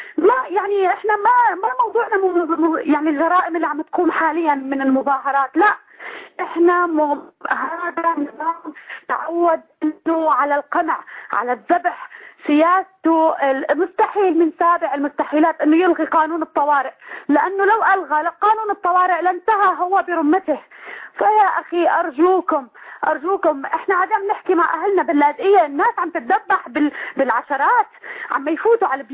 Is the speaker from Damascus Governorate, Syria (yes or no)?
no; Latakia, Latakia Governorate, Syria; now in Saudi Arabia; من اللاذقية يا أخي